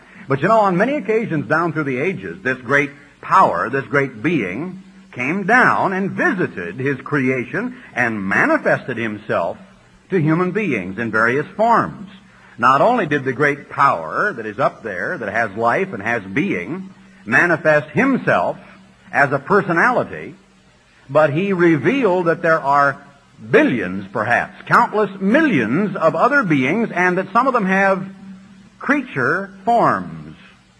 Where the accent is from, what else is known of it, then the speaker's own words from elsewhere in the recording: Oregon, United States; When I grew up in Oregon, I grew up with a little radio set that looked rather strange over here on a little desk.